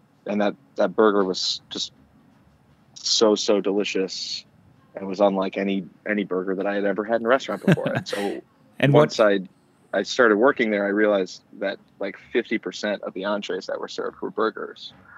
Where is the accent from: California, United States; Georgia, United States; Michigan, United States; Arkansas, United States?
Michigan, United States; I grew up outside of Detroit, and so have an innate love for hot dogs.